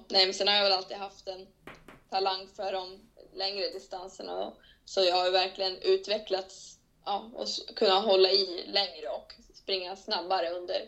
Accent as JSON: {"language": "Swedish", "town": "Västerås", "region": "Västmanland County", "country": "Sweden", "tie": "born or raised there", "said": "Och det gick ju hemma i Västerås. Så det var ju också nära och bra då, för då var jag hemma hos familjen då."}